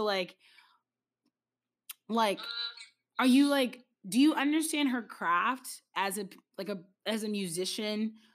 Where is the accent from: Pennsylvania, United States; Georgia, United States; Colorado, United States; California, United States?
Georgia, United States; Atlanta; Like, I came from Atlanta, so there's always food I could eat.